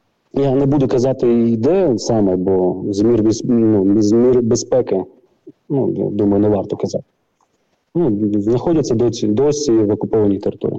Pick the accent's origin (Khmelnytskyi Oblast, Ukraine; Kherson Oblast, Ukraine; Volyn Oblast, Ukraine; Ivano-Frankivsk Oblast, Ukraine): Kherson Oblast, Ukraine; Kherson; moved away as an adult; я сам з Херсона, з міста Героя Херсон.